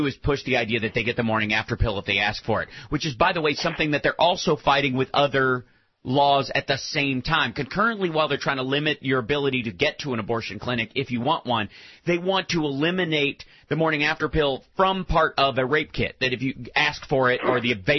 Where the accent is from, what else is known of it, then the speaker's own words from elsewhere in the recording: the South, United States; growing up in the South and knowing a lot of people in the South